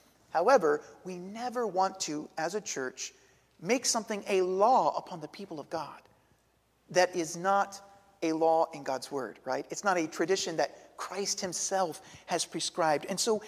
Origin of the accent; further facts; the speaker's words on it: Queens, New York, United States; Well, I grew up in Queens